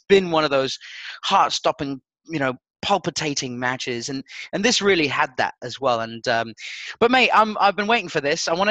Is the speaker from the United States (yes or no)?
no; Portugal; No, I grew up in Portugal.